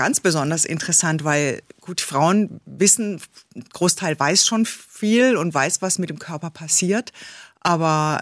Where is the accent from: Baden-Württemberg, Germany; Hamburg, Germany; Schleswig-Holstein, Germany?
Baden-Württemberg, Germany; accent: Baden dialect; Ich bin geborene Badnerin und man hört es mir